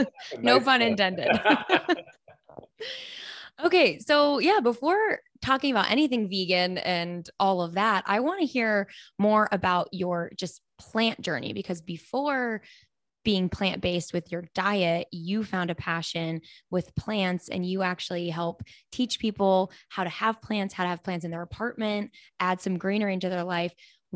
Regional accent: Pittsburgh, Pennsylvania, United States; I'm from Pittsburgh. Like we have the Pirates.

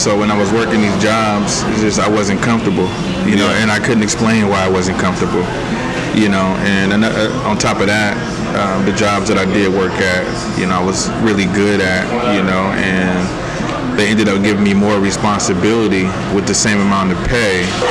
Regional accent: Portland, Oregon, United States; also born or lived in Los Angeles, California; I'm from Northeast Portland. Born in California, born in Los Angeles, raised in Northeast. Been here for, most of my life.

